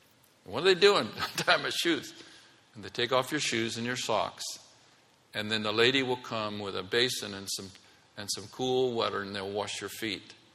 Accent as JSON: {"language": "English", "region": "Oklahoma", "country": "United States", "said": "I've got a sense of humor because I'm from Oklahoma."}